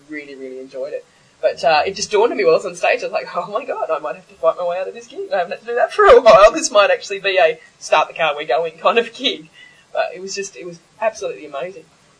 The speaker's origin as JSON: {"language": "English", "country": "Australia", "said": "as an Australian, I barely speak English properly, right?"}